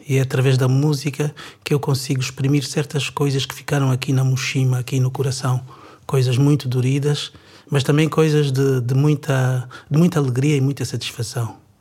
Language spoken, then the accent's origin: Portuguese; Angola; now in Portugal; Eu venho contar-vos as experiências da minha vida, da minha infância em Angola, uma Angola conturbada